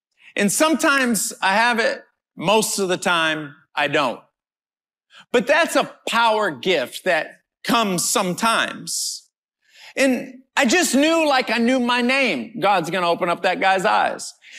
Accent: United States; I'm this American guy. They don't know me.

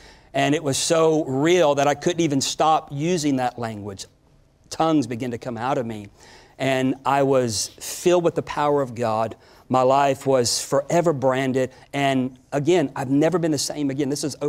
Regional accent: Pensacola, Florida, United States; And Pensacola is my hometown, so I was intrigued with it already.

